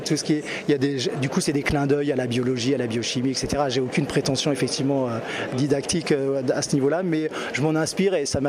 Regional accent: Île-de-France, France; enfin je suis du Sud-Essonne

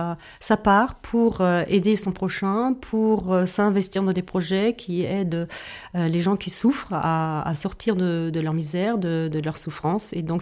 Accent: Germany; French is a second language; now in Chartres, France; Je suis allemande et je suis à Chartres depuis de longues années.

